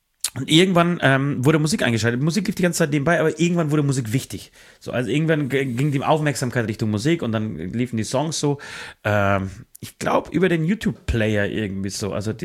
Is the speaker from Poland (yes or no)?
yes; Poland; ich komme aus Polen